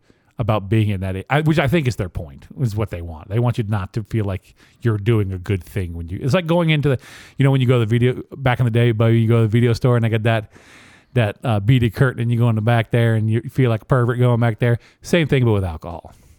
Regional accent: Virginia, United States; Yeah, so I'm from Virginia originally, and they don't sell alcohol anywhere except for in the state-run liquor stores.

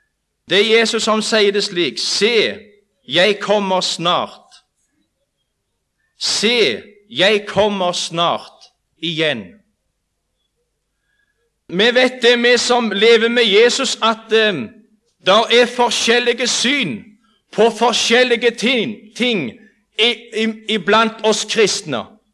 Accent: Jørpeland, Rogaland, Norway; Jeg er vokst opp hjemme, som du også sikkert er, men hjemme på Jørpeland.

